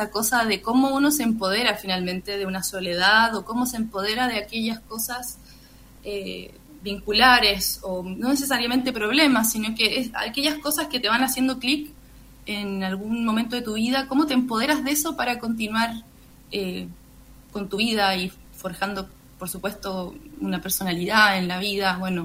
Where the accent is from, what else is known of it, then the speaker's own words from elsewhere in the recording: Chile; y nosotras como chilenas